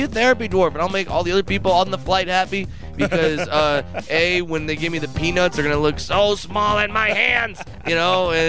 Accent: California, United States; And I'm from Southern California. I was not prepared for that.

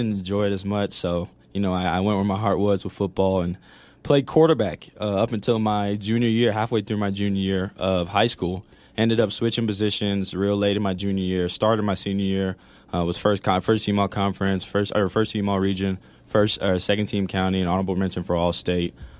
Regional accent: Atlanta, Georgia, United States; So a little bit about me is I grew up in Atlanta, Georgia.

